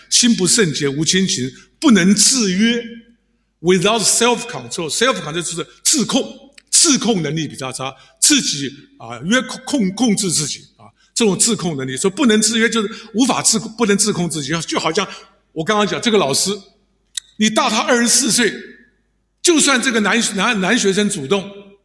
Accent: Taiwan; 即使我在台湾长大，我们也经过很穷困的日子。

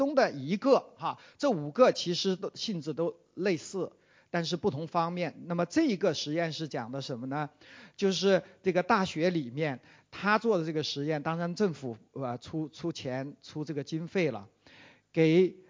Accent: China; now in Australia; 因为我在澳洲已经32年了哈，然后但是我又是在中国土生土长的

